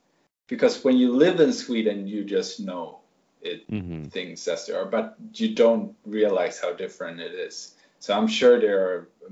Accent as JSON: {"language": "English", "country": "Japan", "said": "but I suppose since they know I'm from Japan, they think that I'm Japanese."}